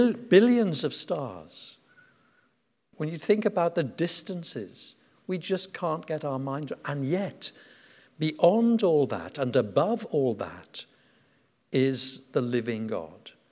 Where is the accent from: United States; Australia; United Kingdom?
United Kingdom; Wales; I'm Welsh, and the Welsh love a good funeral.